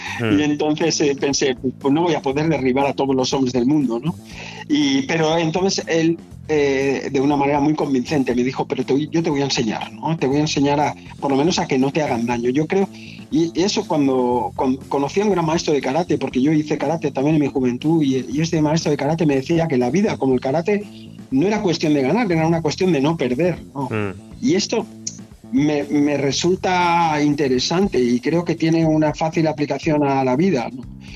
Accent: Barcelona, Catalonia, Spain; en mi barrio, donde yo nací, cayó un meteorito en mi infancia, en los años finales de los 60.

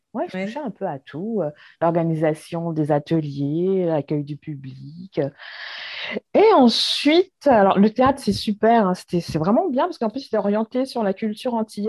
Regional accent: Hauts-de-France, France; Et voilà, j'ai grandi dans l'Oise jusqu'à mes 18 ans. J'y suis restée pour faire mes études.

